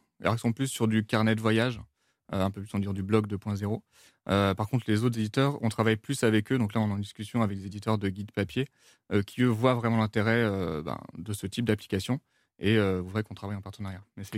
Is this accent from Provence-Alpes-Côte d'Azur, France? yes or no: no; Paris, Île-de-France, France; même personnellement en tant que Parisien